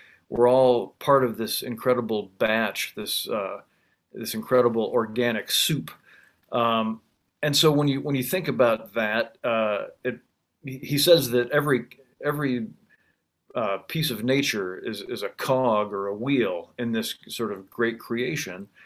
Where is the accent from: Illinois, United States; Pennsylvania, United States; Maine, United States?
Illinois, United States; And I'm from Illinois, farm country